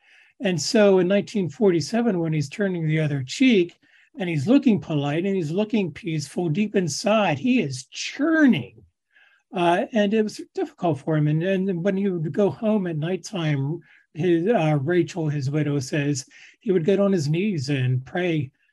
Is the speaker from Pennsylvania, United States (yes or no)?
yes; Pennsylvania, United States; First, I wanted to mention that I'm from Pennsylvania.